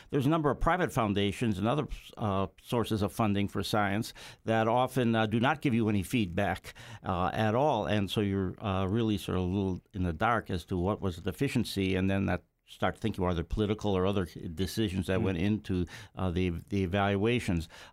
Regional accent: Wisconsin, United States; Senator Proxmire, who was a senator in my home state of Wisconsin

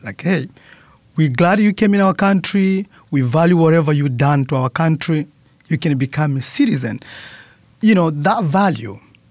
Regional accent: Tanzania; English is a second language; also born or lived in Congo; now in United States; I was born in Congo. I did not grow up there. I moved in Tanzania for 15 years in a refugee camp.

